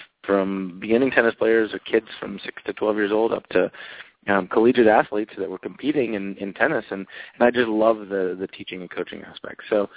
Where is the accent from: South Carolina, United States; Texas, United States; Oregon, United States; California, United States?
Oregon, United States; No, I grew up in Central Oregon.